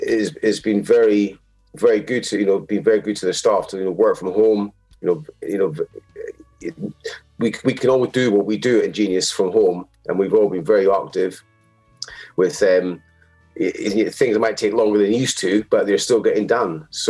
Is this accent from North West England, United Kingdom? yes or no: no; Inverness, Scotland, United Kingdom; moved away as an adult; now in London, United Kingdom; And obviously after I came from Inverness all the way to Colchester to study that.